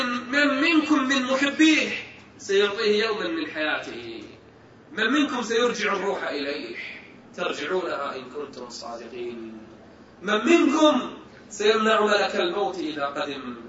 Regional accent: Kuwait; في أحد المساجد عندنا بالكويت

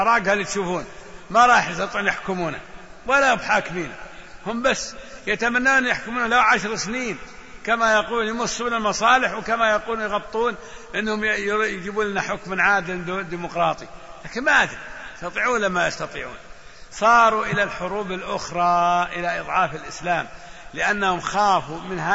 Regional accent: Riyadh, Riyadh Province, Saudi Arabia; شايف أنت من مصر قلت لا من الرياض

